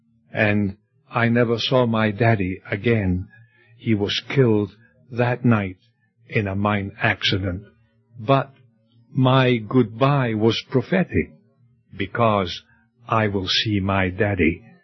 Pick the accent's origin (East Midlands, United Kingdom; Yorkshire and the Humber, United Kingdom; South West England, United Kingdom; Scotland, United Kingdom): Scotland, United Kingdom; The area in which I was born in Scotland was beautiful.